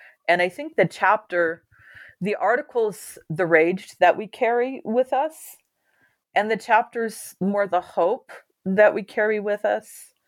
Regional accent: California, United States; so I would know because I was from California.

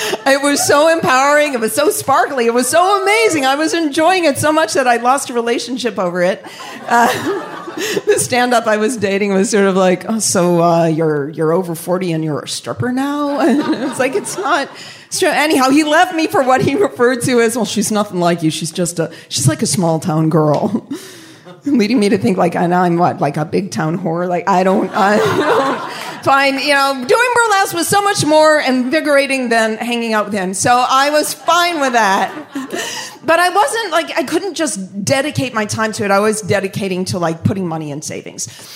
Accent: Boston, Massachusetts, United States; I'm from Boston. I move here, burlesque.

